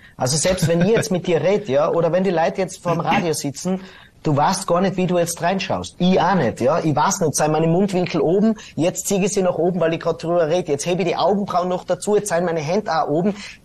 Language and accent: German; Tyrol, Austria; accent: East Tyrolean; ich mache einen Witz über meinen komischen Osttiroler Dialekt